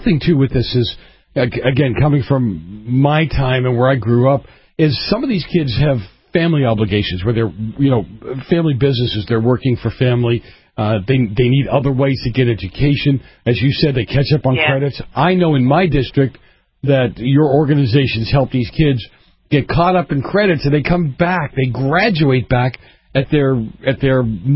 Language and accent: English; Boston, Massachusetts, United States; You know, when I was a kid growing up in Boston, we had the North Bennett Street Industrial School.